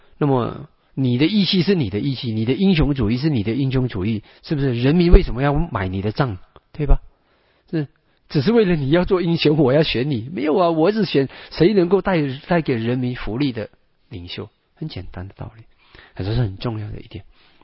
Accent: Malaysia; 所以曾经以前我们马来西亚

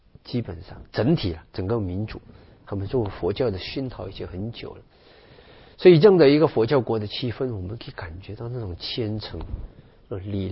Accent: Malaysia; 其实有些时候那个飞机的路程就好像我们从马来西亚过来

